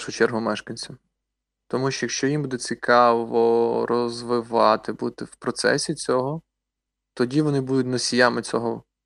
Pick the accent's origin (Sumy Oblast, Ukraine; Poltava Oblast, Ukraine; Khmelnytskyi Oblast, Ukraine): Poltava Oblast, Ukraine; Poltava; Я з Полтави.